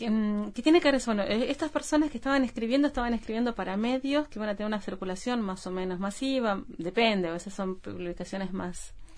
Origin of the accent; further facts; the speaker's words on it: Argentina; moved away as an adult; now in Uruguay; Yo soy argentina, sí.